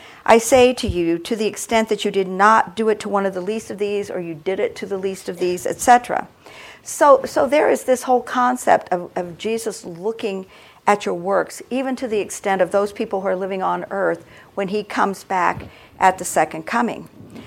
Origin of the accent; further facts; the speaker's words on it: United States; because I'm an American and we can do all kinds of stuff on our own